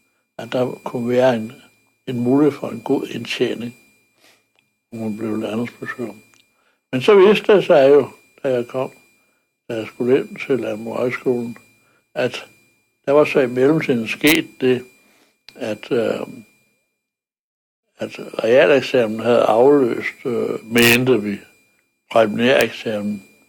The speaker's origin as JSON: {"language": "Danish", "town": "Himmelev", "region": "Zealand", "country": "Denmark", "tie": "born or raised there", "said": "Jeg er ude fra en gård, der hed Mosegård, og som ligger i en kommune, der hedder Himmeløv, ude nord for Roskilde."}